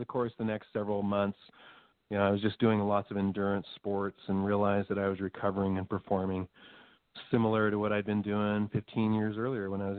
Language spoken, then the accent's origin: English; Idaho, United States; My parents were going through their end-of-life journey back in my hometown, so I left my little mountain town. I came back to southeastern Idaho to help them through that.